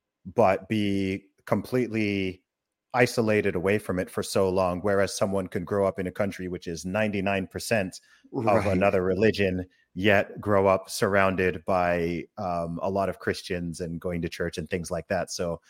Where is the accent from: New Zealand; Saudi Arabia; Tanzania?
Saudi Arabia; I mean, I grew up in Saudi Arabia from the age of one. So, you know, technically I was in a completely Islamic country, but I grew up very much in the faith and, you know, going to church.